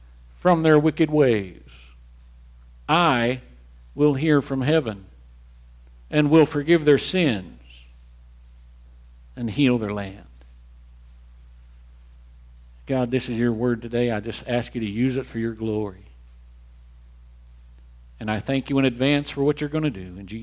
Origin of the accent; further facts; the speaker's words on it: Missouri, United States; I grew up in Missouri. I love Missouri, except for Fort Leonard Wood, Missouri.